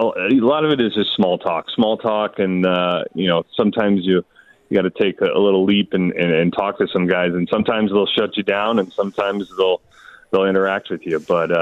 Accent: Beaverton, Oregon, United States; now in Toronto, California, United States; So growing up in Beaverton, Oregon, I actually played roller hockey.

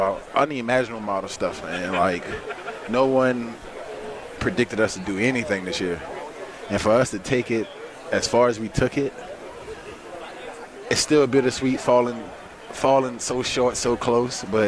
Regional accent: New Orleans, Louisiana, United States; Well, my house is 15-minute walk from here. But I grew up on the West Bank. I grew up in the 8 Ward.

